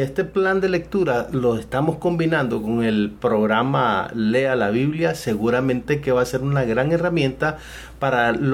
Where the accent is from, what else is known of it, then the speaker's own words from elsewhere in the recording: Nicaragua; en diferentes lugares acá en mi país, Nicaragua